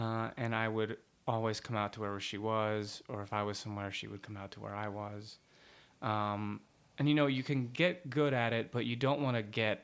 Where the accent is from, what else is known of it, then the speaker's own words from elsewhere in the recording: Dallas, Texas, United States; Well, I'm from Dallas, Texas.